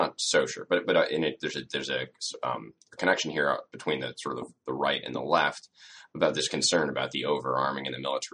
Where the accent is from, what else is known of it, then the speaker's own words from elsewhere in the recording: Boston, Massachusetts, United States; The images that came out of Boston, I'm from Boston